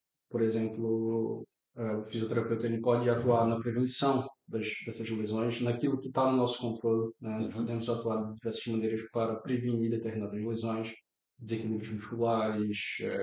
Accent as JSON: {"language": "Portuguese", "country": "Brazil", "lives_now": "Portugal", "said": "sou brasileiro, mas minha formação foi toda feita aqui em Portugal."}